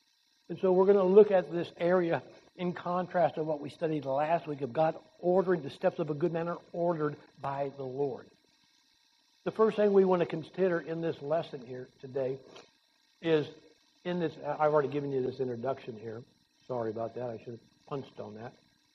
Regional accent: California, United States; I remember as growing up in California, we go to the lakes and we would take inner tubes.

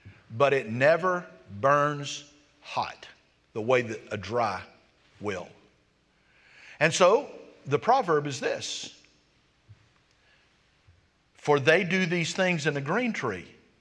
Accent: United States; born there; I've had people tell me, well, certainly I'm a Christian. I was born in America.

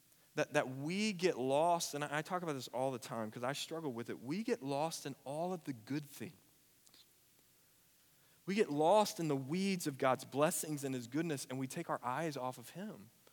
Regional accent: Forney, Texas, United States; I grew up in Forney before all of you were here, and there were more cows than people

